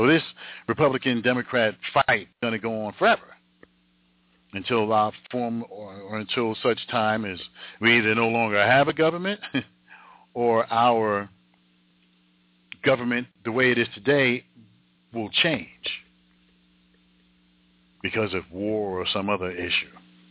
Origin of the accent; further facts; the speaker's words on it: United States; because I'm a American, born and raised. Generations and generations of my family, born and raised in America, all the way back to slavery and prior to that.